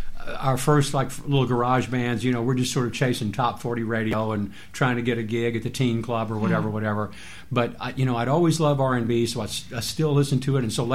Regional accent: Memphis, Tennessee, United States; Yeah, I grew up in Memphis, like you said, and R&B, you know, was just in the air down there, in the water and all that, and I heard a lot of that.

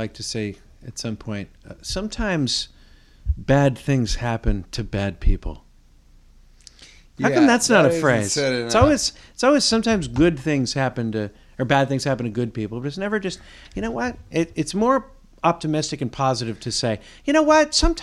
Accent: Detroit, Michigan, United States; Well, I grew up in Detroit. I'm a huge Tigers fan.

